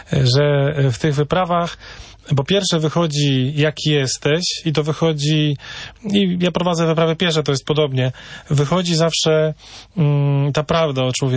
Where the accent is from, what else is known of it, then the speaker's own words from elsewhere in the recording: Iława, Warmian-Masurian Voivodeship, Poland; Ja pochodzę z Iławy, to jest już tam blisko Mazur, a czuję się właśnie w Kokotku, jakbym był na północy.